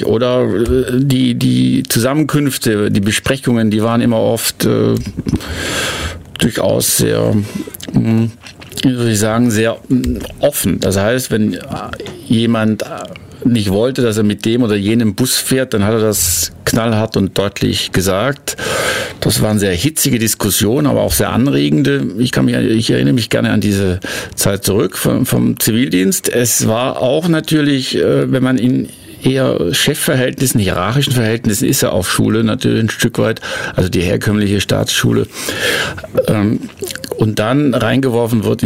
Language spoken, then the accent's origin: German; Göppingen, Baden-Württemberg, Germany; accent: Swabian; ich bin in Göppingen geboren, ne? Und spreche quasi, also jetzt gerade nicht, aber nachher kann man vielleicht ein paar Kostproben, spreche quasi das schwäbische Idiom vom Göppinger Raum, also von der Voralp, ne?